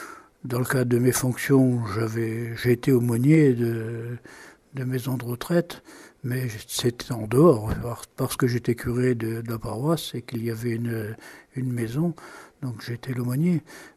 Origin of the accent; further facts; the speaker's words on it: Hauts-de-France, France; je suis originaire de l'Aisne, et mon travail a fait que je suis venu travailler à Reims